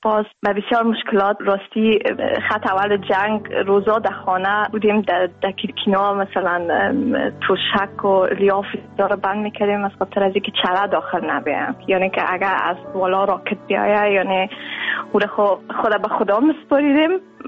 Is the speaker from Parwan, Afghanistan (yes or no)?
no; Kabul, Afghanistan; now in Netherlands; ما داخل سال 97 افغانستان را ترک کردیم، از کابل در پاکستان، از پاکستان ما آمدیم در هلند.